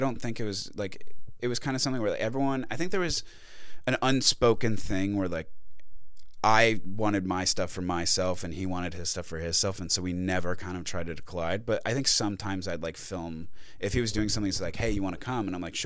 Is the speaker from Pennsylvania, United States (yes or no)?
no; Carlsbad, California, United States; I was in my hometown of Carlsbad with like a group of people.